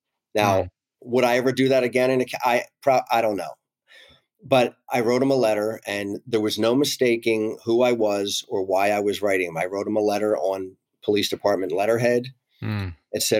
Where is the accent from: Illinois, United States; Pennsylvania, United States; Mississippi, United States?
Pennsylvania, United States; Bensalem; from Bensalem.